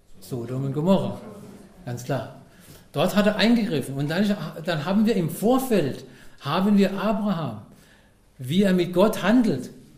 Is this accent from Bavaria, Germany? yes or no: no; Karlsruhe, Baden-Württemberg, Germany; ich komme aus Karlsruhe, da hat 300.000 Einwohner